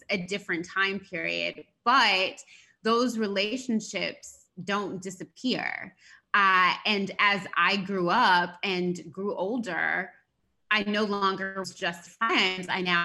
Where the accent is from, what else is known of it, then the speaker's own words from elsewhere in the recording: Atlanta, Georgia, United States; That all goes to growing up in Atlanta. So I'm from Atlanta. And I had the great pleasure of growing up in Atlanta in the 90s.